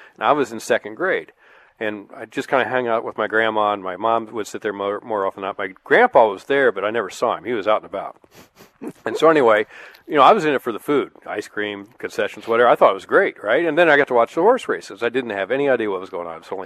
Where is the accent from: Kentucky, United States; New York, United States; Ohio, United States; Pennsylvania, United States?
Ohio, United States; We lived in Columbus, Ohio for 1 year. And I grew up in Ohio, but we lived there 1 year.